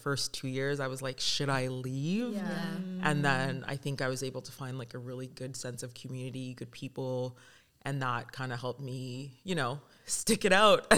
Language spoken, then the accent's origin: English; Ottawa, Ontario, Canada; also born or lived in South Sudan; now in Vancouver, Canada; So I've been in Vancouver for almost 10 years, originally from South Sudan. And growing up in Canada in general, like I think Ottawa was a very multidisciplinary